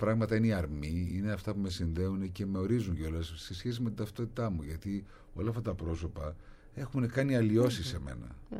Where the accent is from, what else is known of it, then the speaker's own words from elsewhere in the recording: Thessaloniki, Central Macedonia, Greece; Η Θεσσαλονίκη είναι μια πόλη που την αγαπούσα, την αγαπάω και θα την αγαπάω πάντα, γιατί είναι η πατρίδα μου.